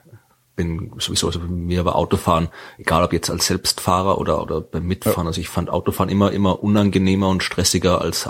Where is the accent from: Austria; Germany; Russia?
Austria; Lower Austria; Das liegt in der Wachau, ja, also da, wo ich herkomme, aus der Gegend in Österreich. Das ist, Wachau ist so ein bisschen 70 Kilometer westlich von Wien, an der Donau.